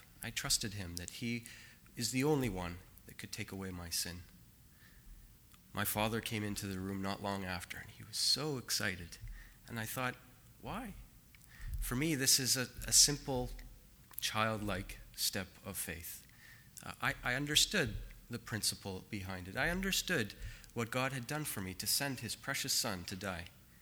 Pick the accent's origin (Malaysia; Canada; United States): Canada; I am from Canada. If you don't know where Canada is